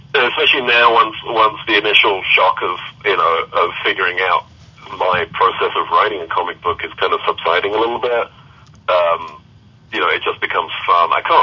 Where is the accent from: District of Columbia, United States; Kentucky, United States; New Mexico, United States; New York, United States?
Kentucky, United States; yeah, he's right. I'm from Kentucky.